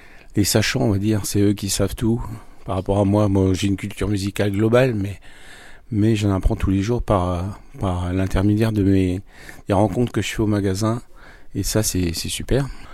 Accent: Normandy, France; j'ai passé 2 ans à Caen en tant qu'étudiant, où j'ai découvert la grande ville, puisque moi je viens de l'Orne

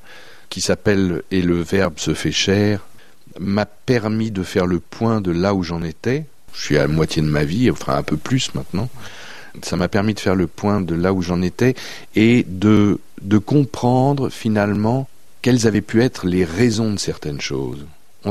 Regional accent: Laval, Pays de la Loire, France; moi je suis Mayennais, je suis né à Laval

